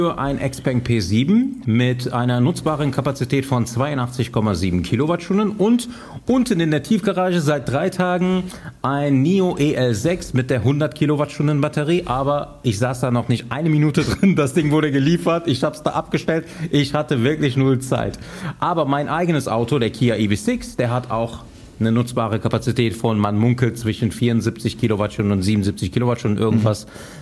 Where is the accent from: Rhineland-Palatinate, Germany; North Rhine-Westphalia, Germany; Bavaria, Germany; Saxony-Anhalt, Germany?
North Rhine-Westphalia, Germany; Cologne; ich bin in Köln groß geworden. Ich bin 48 Jahre alt.